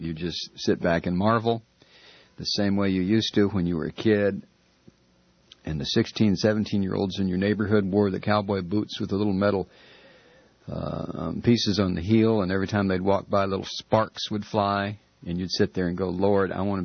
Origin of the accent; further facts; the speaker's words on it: Ohio, United States; God, I was brought up in Ohio, motorcycle boots, and they'd walk by and sparks would fly.